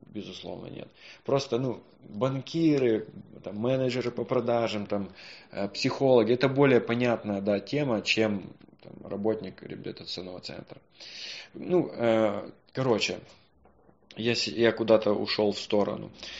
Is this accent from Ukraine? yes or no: yes; Zaporizhzhia, Zaporizhzhia Oblast, Ukraine; Весь мой 9-й шаг, остальной, он в Запорожье, в моем родном городе, да, и туда надо ехать.